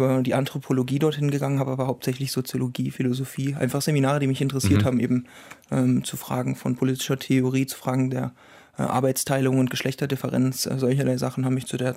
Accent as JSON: {"language": "German", "town": "Eisenach", "region": "Thuringia", "country": "Germany", "said": "Genau, ich komme ja ursprünglich selber aus Eisenach, aber in Jena habe ich eben meinen Bachelor studiert."}